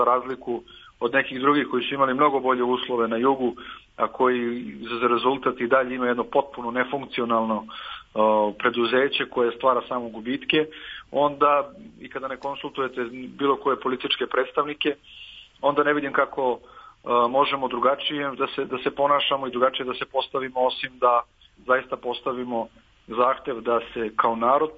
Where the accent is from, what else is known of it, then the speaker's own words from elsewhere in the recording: Kosovo; Važno je da pre svega mi kao kosovski Srbi budemo jedinstveni i složni oko toga